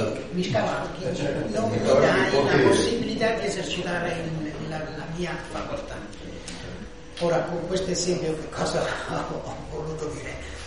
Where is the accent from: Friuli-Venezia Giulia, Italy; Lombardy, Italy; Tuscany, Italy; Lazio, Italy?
Lazio, Italy; Rome; io da romano, finito a Milano, mi sono trovato benissimo con le persone